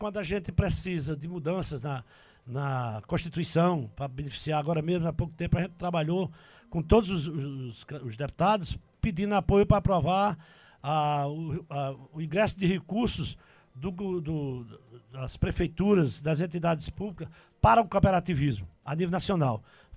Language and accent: Portuguese; Teixeira, Brazil; eu sou de Teixeira, né? Sou natural de Teixeira.